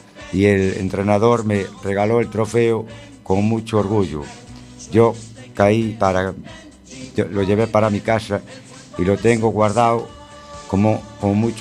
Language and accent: Spanish; A Coruña, Galicia, Spain; lo tuve que dejar y volver a mi tierra natal, a Coruña.